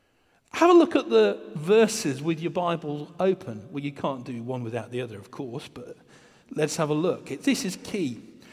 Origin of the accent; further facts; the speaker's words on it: United Kingdom; We are more inclined, as British people, to talk about the weather.